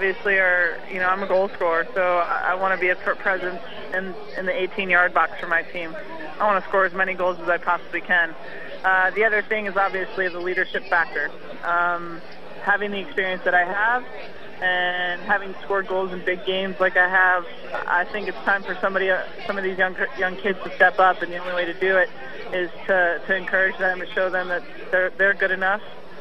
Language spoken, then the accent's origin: English; Rochester, United States; even some of those girls were women that I looked up to growing up in Rochester.